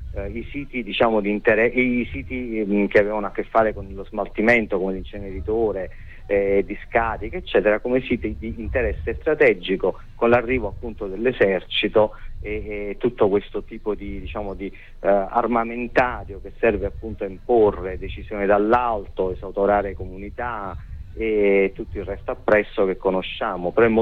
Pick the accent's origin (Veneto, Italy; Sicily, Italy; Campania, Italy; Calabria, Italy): Campania, Italy; Naples; io poi l'accento probabilmente mi tradisce, non sono esattamente di Verona, ma sono napoletano